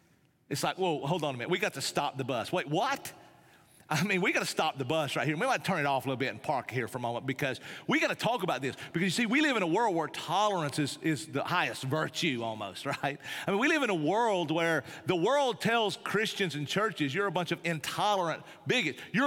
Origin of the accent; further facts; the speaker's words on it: Tennessee, United States; But anyway, I'm from East Tennessee. That's why I've got to do this.